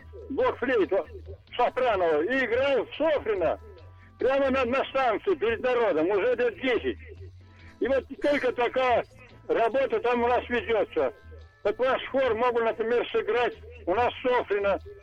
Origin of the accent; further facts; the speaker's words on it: Moscow, Russia; Мы москвичи, а я в деревне сижу, каменный век.